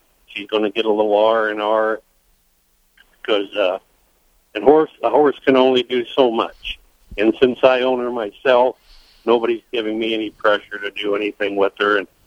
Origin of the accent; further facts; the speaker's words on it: Nebraska, United States; Well, no, I came from Nebraska.